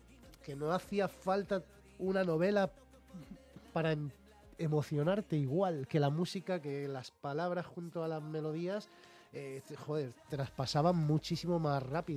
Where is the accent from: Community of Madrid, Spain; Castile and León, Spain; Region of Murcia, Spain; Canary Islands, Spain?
Region of Murcia, Spain; Molina de Segura; alguien en mi pueblo, en Molina, empezó a recopilar esas recetas y a pasármelas.